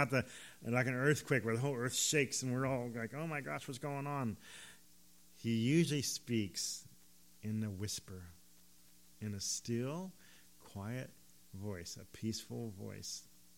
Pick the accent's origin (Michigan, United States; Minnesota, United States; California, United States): California, United States; Anybody been in an earthquake? I'm from California.